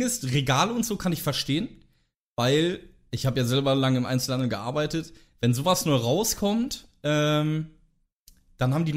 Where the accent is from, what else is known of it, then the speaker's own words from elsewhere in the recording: North Rhine-Westphalia, Germany; Also ich finde, ich bin ja nicht auf dem Dorf groß geworden, aber auch nicht in der richtigen Großstadt. Also wir haben hier knapp 90.000 Einwohner. Aber es ist halt Ruhrgebiet, ne? Wir haben halt alles hier, Dortmund und so ist direkt nebenan.